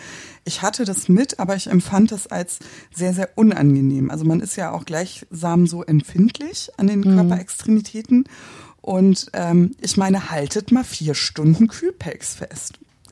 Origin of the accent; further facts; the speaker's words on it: Hamburg, Germany; ich komme aus Hamburg. Wir haben es nicht so mit Bergen. Ich wohne am Stadtrand, also im Prinzip Grenze an Grenze zur schleswig-holsteinischen Einöde.